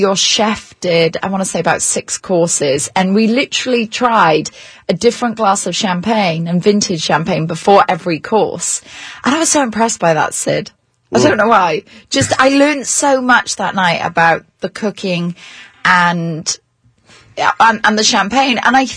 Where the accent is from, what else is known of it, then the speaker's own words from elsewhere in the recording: Wales, United Kingdom; I'm from Wales. It's like the other side of the world.